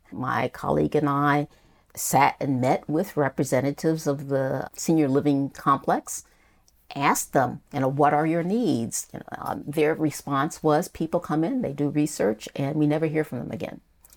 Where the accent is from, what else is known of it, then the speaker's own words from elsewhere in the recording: Oklahoma, United States; I grew up in Oklahoma.